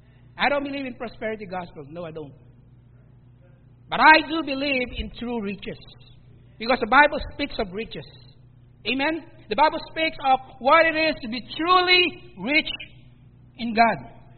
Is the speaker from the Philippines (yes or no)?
yes; Philippines; Some pastors, Canadian pastors, American pastors would come to me because I'm Filipino. And he would ask me … you're a Filipino. Yes, I am.